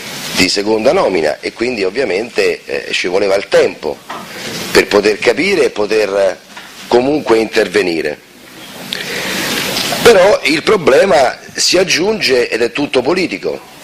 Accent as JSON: {"language": "Italian", "town": "Rome", "region": "Lazio", "country": "Italy", "said": "io sono di Capannelle"}